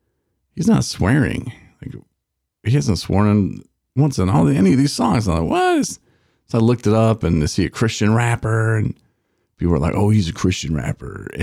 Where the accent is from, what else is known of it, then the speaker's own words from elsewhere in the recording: Michigan, United States; I'm like, well, I'm from Michigan.